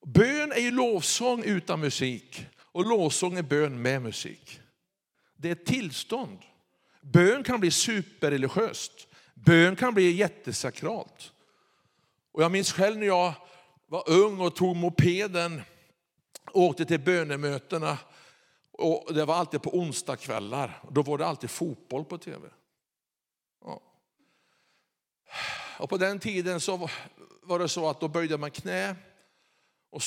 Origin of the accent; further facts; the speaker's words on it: Kramfors, Västernorrland County, Sweden; vi är uppvuxna tillsammans uppe i Ångermanland i Kramfors.